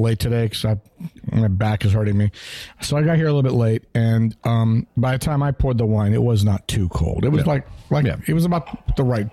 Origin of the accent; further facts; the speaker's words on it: India; I'm from India.